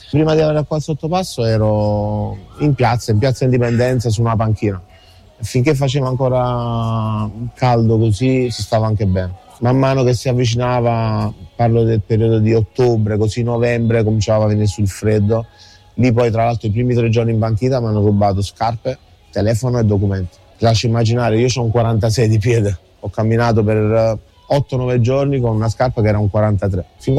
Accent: Naples, Campania, Italy; nato e cresciuto a Napoli, di madre thailandese.

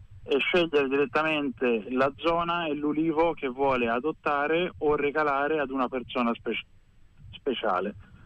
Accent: Pistoia, Tuscany, Italy; ho 30 anni, sono di Pistoia

